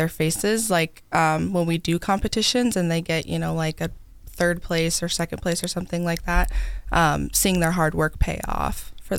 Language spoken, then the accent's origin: English; Spencer, Iowa, United States; I am from Spencer, Iowa.